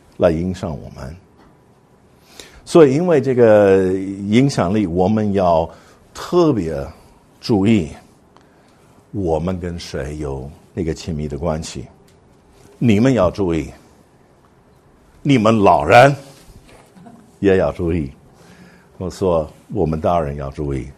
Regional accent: United States; 以前我们碰到，我们是美国人，我们碰到一个英国的人，所以美式英语跟英式英语是不一样。

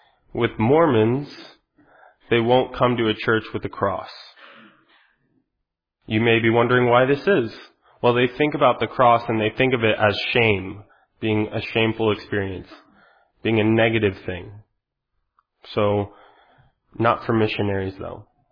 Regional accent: Utah, United States; So before I begin, I want you all to know I'm from Utah. … I'm a pastor at a church in Utah.

